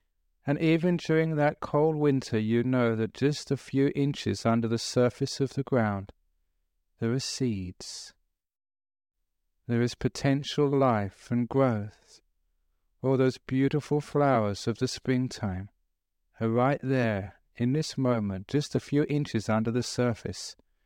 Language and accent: English; England, United Kingdom; now in Australia; Now, I was brought up in England. I know this very clearly.